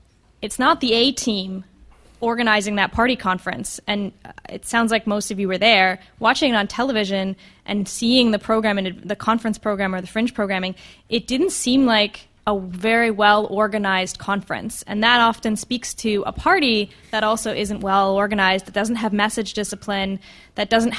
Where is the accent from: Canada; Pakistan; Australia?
Canada; I'm Canadian, so I always like hearing about Canada and discussions.